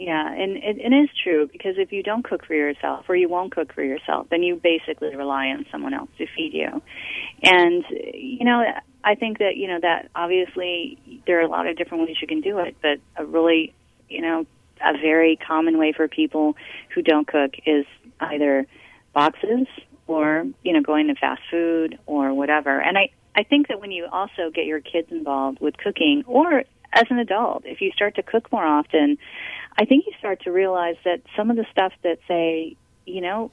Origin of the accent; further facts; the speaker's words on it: Michigan, United States; I'm working on this childhood memoir about growing up in Michigan and growing up in the Midwest.